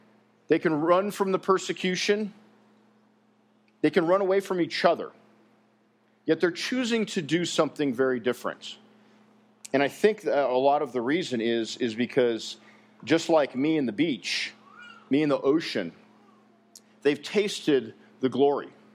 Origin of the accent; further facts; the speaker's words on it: Colorado, United States; I was born and raised in Colorado and spent a lot of time in the mountains, loved the mountains, was in Boy Scouts